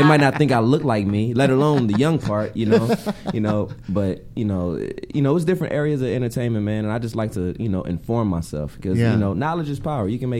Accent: South Central, California, United States; Like a lot of people who grow up, like I'm from South Central.

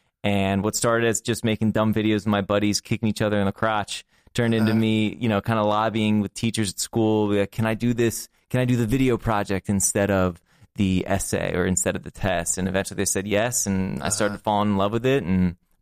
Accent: New Jersey, United States; I'm just kidding. Not... I'm from Jersey.

